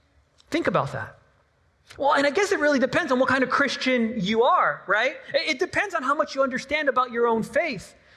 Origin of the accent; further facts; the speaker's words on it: Argentina; Listen, actually, for real, though, I'm from Argentina. I love soccer, right?